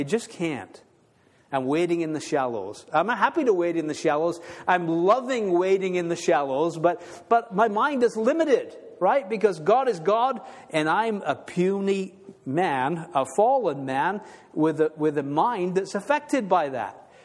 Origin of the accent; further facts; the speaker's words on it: United Kingdom; You know, I kind of, growing up, I never cried. We're British. We don't ever show our emotions. That was the way we were raised.